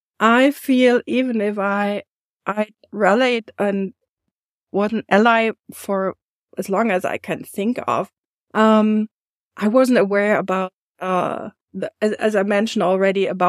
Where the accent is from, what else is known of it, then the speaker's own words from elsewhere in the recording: Germany; because living in Germany, I was born and raised in Germany.